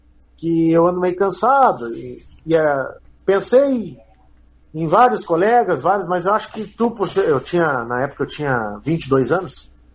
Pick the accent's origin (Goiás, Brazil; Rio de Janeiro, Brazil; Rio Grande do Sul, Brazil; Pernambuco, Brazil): Rio Grande do Sul, Brazil; Montenegro; Eles vieram tocar na minha terra, ali em Montenegro, e nós fomos no baile. Na época eu tinha 10 anos, porque eu sou de setembro, né?